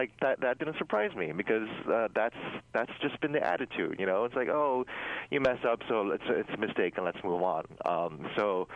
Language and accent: English; Guam; I'm originally born and raised on Guam, a much even smaller island community